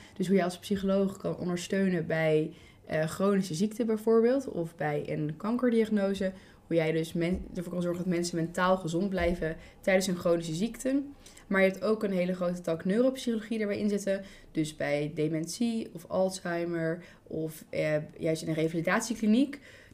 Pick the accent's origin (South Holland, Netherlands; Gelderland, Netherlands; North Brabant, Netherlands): Gelderland, Netherlands; Apeldoorn; now in Utrecht, Netherlands; Want ik kom zelf uit Apeldoorn, dus het was lekker dichtbij.